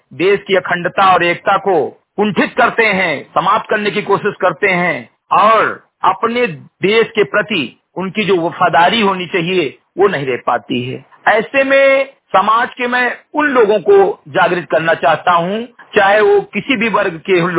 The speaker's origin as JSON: {"language": "Hindi", "region": "Uttar Pradesh", "country": "India", "tie": "born or raised there", "said": "ग्राम सभा समरी घटई विकासखंड मेनपुरवा जनपद बहराइच का मूल निवासी हूँ"}